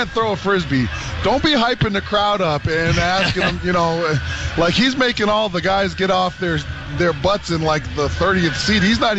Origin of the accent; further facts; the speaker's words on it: Toronto, Ontario, Canada; Yeah, Pearson is bad. I love my hometown, but man, they don't have their stuff together when it comes to Pearson.